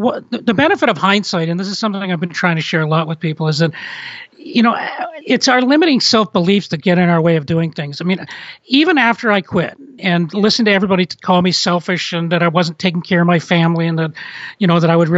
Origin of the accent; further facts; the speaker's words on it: Toronto, Ontario, Canada; I mean, I grew up in Toronto, and we actually made one little venture out here, tried to move here right after we got married.